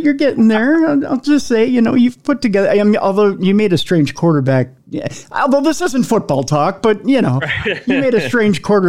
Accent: Minnesota, United States; I growing up in Minnesota, by the way, thanks for calling it the land of bad football.

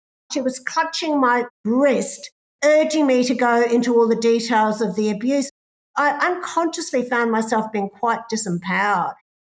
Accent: New Zealand; That was one little gift I got from growing up in the … household in New Zealand.

